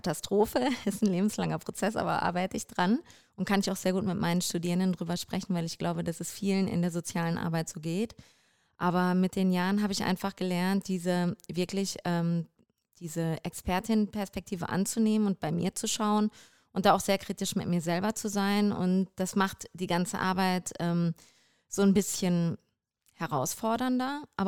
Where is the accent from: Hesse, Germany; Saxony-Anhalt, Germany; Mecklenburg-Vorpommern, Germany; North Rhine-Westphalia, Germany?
North Rhine-Westphalia, Germany; bin da sehr unterstützt worden in meiner Heimat im Ruhrgebiet